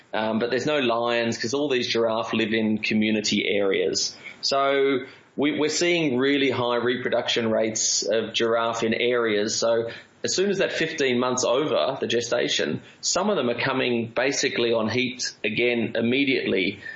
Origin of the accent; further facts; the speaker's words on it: Australia; I'm an Australian